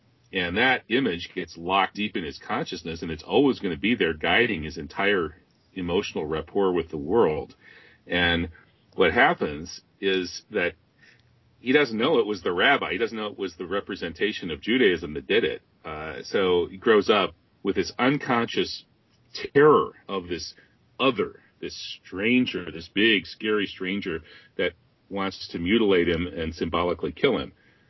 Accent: Wisconsin, United States; I grew up in Wisconsin in the 1970s, and here in the heartland, the 60s didn't really arrive until the 70s.

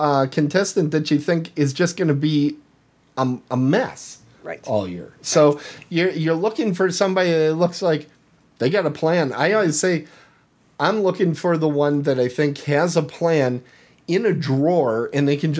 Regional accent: Wisconsin, United States; We're from Wisconsin.

